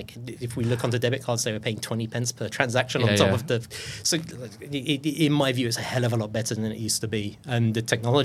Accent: United Kingdom; And then being British, there's always that little bit of only fools and horses, right?

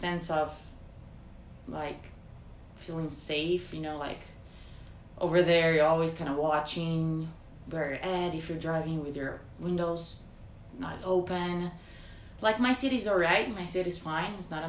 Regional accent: Brazil; moved away as an adult; also born or lived in Fort Lauderdale / Philadelphia; now in Spokane, United States; I'm originally from Brazil, yeah, but before moving to Spokane, I was living in Florida, Fort Lauderdale, and before that, I moved to America first time, 2014.

